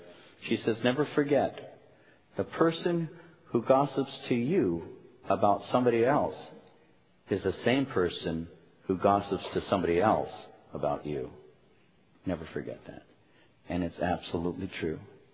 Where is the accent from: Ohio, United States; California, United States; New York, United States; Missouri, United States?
California, United States; Norwalk; I grew up in Norwalk.